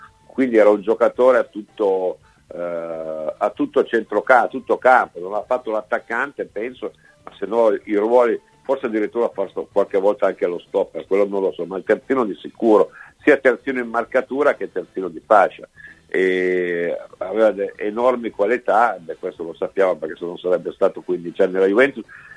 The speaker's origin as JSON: {"language": "Italian", "town": "Vercelli", "region": "Piedmont", "country": "Italy", "said": "io ho fatto il collegio a Torino, sono vercellese, quindi delle volte stavo direttamente dalle mie parti"}